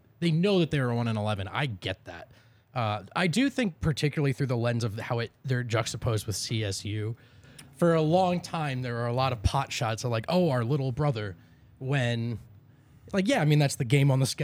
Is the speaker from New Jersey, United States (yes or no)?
yes; New Jersey, United States; I'm from Jersey. So, like, I want Colorado to win, right?